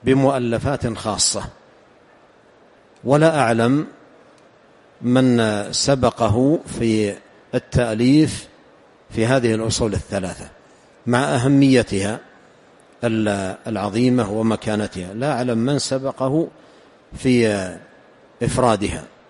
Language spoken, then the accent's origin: Arabic; Saudi Arabia; مقررة في بلادنا المملكة العربية السعودية على الطلاب في المراحل الابتدائية من قديم